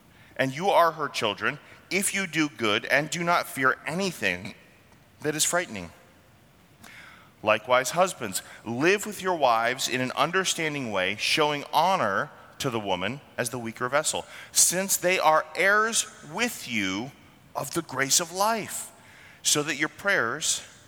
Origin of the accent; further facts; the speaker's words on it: New England, United States; I grew up in New England. It's liberal there. It was liberal when I grew up there. It's still liberal there now.